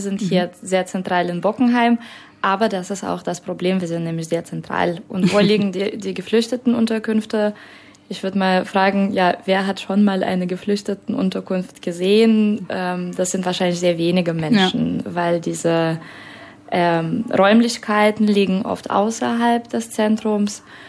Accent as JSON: {"language": "German", "country": "Russia", "second_language": "German", "moved": "as an adult", "lives_now": "Germany", "said": "Ich bin selber Russin, habe gedacht, das ist leider mein Land, der ein anderes Land angreift."}